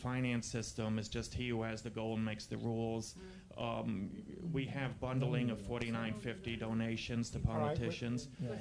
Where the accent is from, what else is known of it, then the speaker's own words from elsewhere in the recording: Manhattan, New York, United States; now in Brooklyn, United States; I grew up and I was born and raised in Peter Cooper Village. Okay. I've been living in Bay Ridge, Brooklyn.